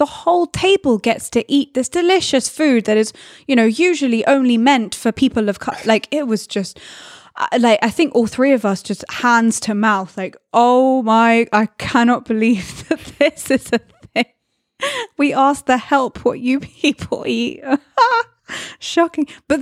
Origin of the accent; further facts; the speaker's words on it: United Kingdom; as a British person